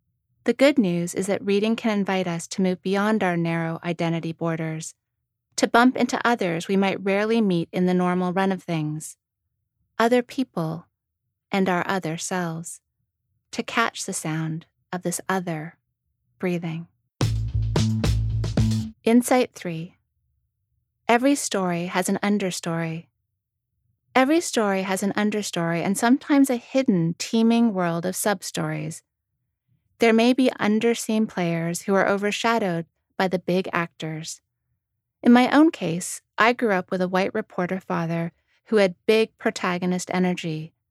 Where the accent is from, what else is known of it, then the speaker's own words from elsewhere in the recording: London, United Kingdom; also born or lived in Toronto, Canada; But I grew up in London and Toronto, so it was a little unusual to walk around waiting to be carried away to sea.